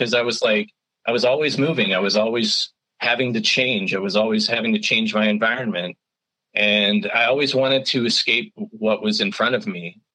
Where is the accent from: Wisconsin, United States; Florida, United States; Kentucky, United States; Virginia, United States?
Virginia, United States; Manassas; also born or lived in Ohio, United States; when I was born in Ohio, and then when my parents divorced, they both moved. So I went with my mom and we moved to Virginia. We moved to Manassas, Virginia, which is right outside of Washington, D.C.